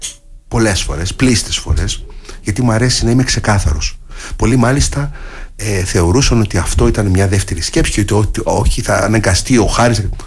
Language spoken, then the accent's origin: Greek; Heraklion, Crete, Greece; Είμαι γέννημα θρέμα της πόλης, της παλιάς πόλης, της Καστροπολιτείας και θέλω να βλέπω την πόλη μου να βελτιώνεται